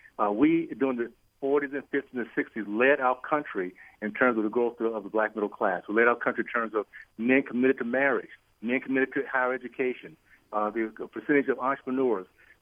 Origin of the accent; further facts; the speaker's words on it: United States; I love being American. I'm proud of being an American